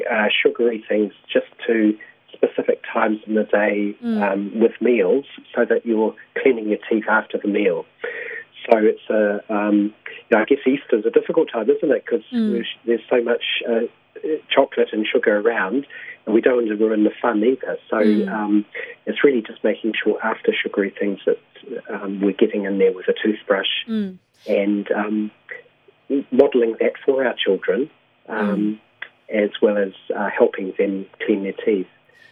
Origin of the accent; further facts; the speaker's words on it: Auckland, New Zealand; also born or lived in England; Kia ora, I'm from England originally. I was brought up in Auckland and trained as a paediatrician.